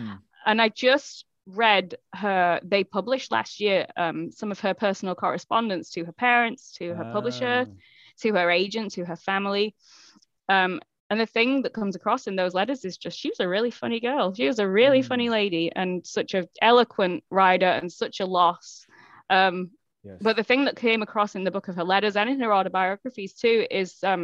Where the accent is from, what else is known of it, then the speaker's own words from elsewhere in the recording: United Kingdom; I'm a Brit. Swearing is cultural.